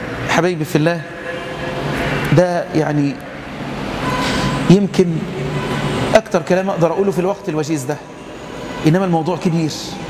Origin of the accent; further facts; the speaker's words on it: Egypt; إحنا عندنا في مصر ما فيش الكلام ده